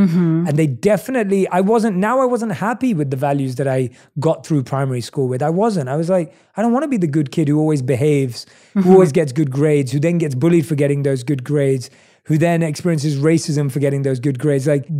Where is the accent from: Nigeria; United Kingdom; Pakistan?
United Kingdom; London; accent: British, New York, LA mix; now in United States; I was born and raised in London, so, and obviously I've lived in the States for the last 6 years, so I have somewhat of a British, New York, LA like mix of whatever my accent sounds like now.